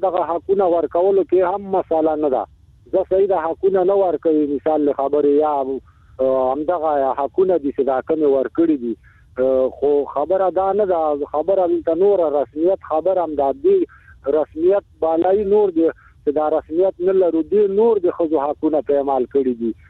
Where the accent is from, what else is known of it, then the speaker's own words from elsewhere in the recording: Afghanistan; زه افغان مهاجر يم